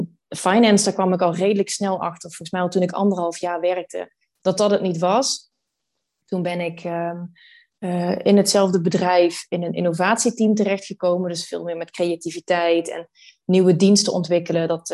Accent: Venlo, Limburg, Netherlands; Ik kom oorspronkelijk uit Venlo. Dat ligt ook in Limburg. Ik heb in Maastricht gestudeerd en eigenlijk heeft Maastricht altijd heel erg als thuis gevoeld. Dus toen ik op een gegeven moment in Amsterdam voelde dat het tijd was om naar een andere plek te gaan

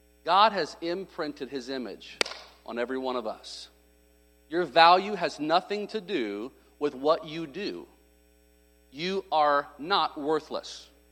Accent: Midwest, United States; And from growing up in the Midwest, there's a bunch of them.

